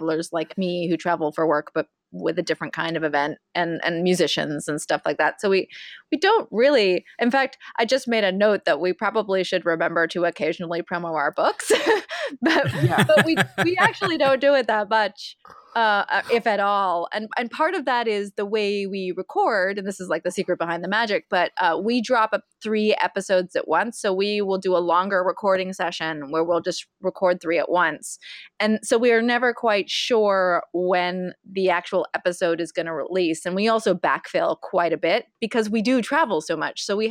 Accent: California, United States; So I'm from California.

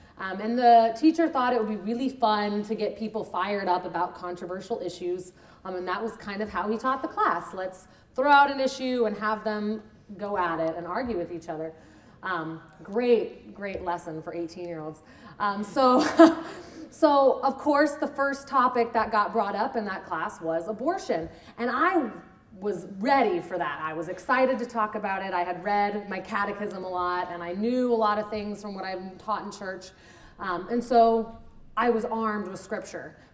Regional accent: Giddings, Texas, United States; I grew up in Giddings, Texas, a very small town between Houston and Austin. There were no abortion clinics.

